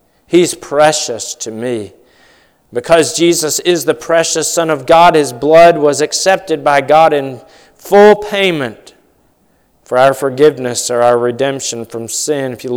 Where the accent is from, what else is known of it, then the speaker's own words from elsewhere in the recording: West Virginia, United States; I thought about a chorus that we used to sing in church where I grew up in West Virginia.